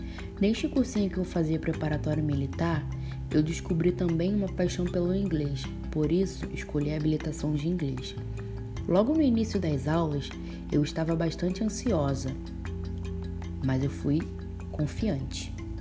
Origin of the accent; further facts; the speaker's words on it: Nilópolis, Rio de Janeiro, Brazil; tenho 21 anos, sou de Nilópolis, Baixada Fluminense, Rio de Janeiro.